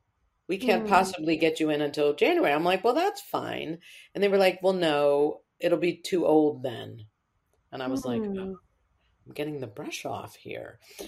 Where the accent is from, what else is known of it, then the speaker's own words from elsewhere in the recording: Westport, United States; you know, I grew up in Westport. I've lived here my whole life.